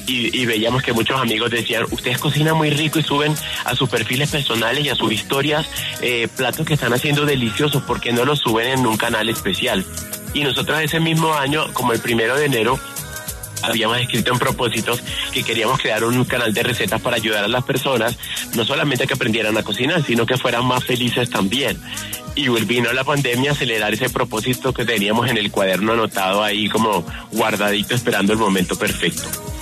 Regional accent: Venezuela; now in Colombia; Yo soy venezolano, tengo 10 años en Colombia

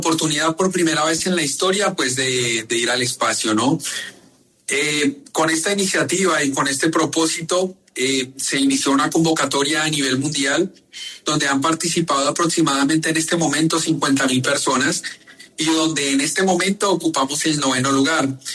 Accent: Mosquera, Cundinamarca, Colombia; De bueno, Mosquera. De Bogotá, pero de Mosquera.

